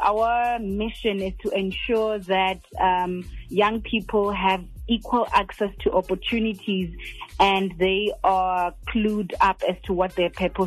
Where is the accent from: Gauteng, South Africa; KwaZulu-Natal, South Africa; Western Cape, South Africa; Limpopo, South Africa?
Limpopo, South Africa; Shayandima; born there; I was born in Limpopo, a small town called Shayandima.